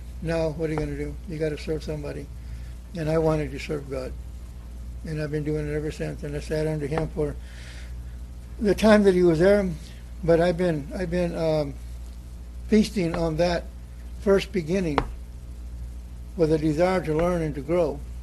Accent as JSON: {"language": "English", "town": "Tehachapi", "region": "California", "country": "United States", "said": "Well, anyhow … I'm from Tehachapi. I'm pastoring that little church right there in Tehachapi right now."}